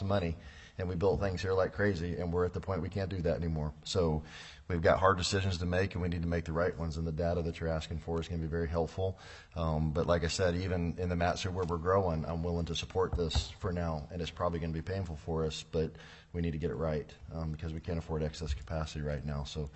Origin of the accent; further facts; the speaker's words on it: Florida, United States; I grew up in Florida in a non-air-conditioned trailer in the back of our school in the summertime.